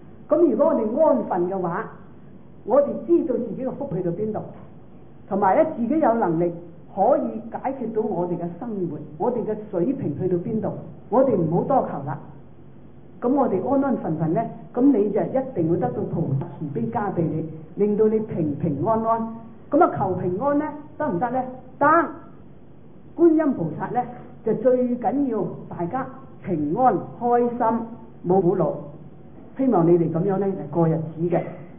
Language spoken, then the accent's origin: Cantonese; Guangdong, China